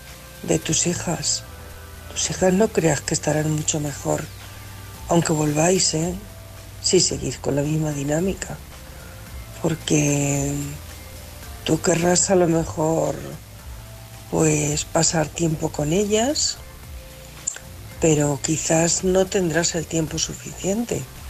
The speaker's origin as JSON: {"language": "Spanish", "town": "Albacete", "region": "Castilla-La Mancha", "country": "Spain", "said": "de Albacete."}